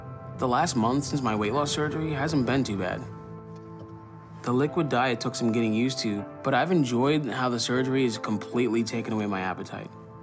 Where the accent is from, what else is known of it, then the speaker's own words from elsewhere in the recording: Columbus, Ohio, United States; I'm from Columbus, Ohio.